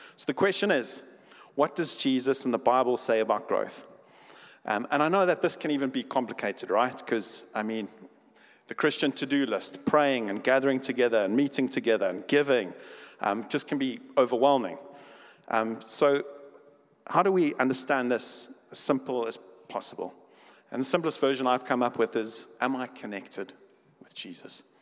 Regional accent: Ireland; And I'm Irish, and I love a French fry like anybody else.

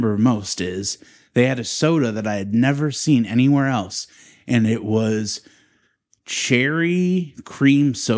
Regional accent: Northeast, United States; because I'm from the Northeast originally, and I'm pretty sure Pepsi is Pennsylvania, up north area in that way.

